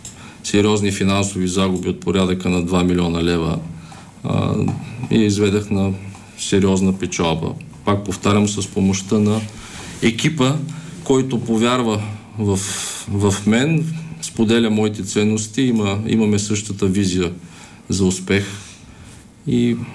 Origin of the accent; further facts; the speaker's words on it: Plovdiv, Plovdiv Province, Bulgaria; Роден съм и съм израсъл в град Пловдив.